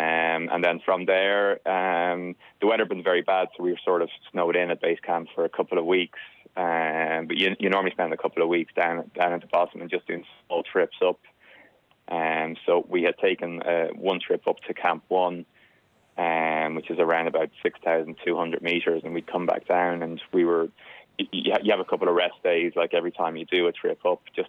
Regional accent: Dublin, Leinster, Ireland; I come from Dublin

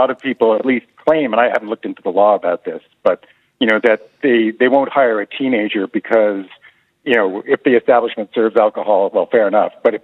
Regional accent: Canada; now in Ireland; I'm Canadian originally. I'm Irish through my grandfather's, but I've been here a long time.

